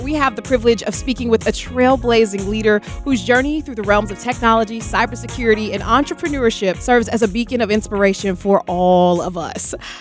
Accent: Detroit, Michigan, United States; I remember the first time I met you was in my hometown of Detroit, Michigan

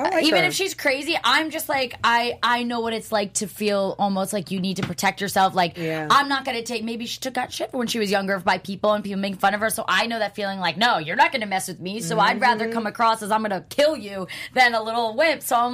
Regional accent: New Jersey, United States; I'm from Jersey. And these people aren't from Jersey, so everyone needs to relax.

